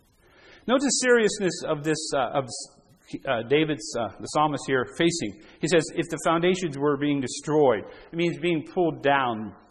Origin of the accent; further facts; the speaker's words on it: Canada; also born or lived in United States; Now, I'm from Canada. I'm dual citizen. Okay, I've been in the U.S. You know, I'm born in the U.S.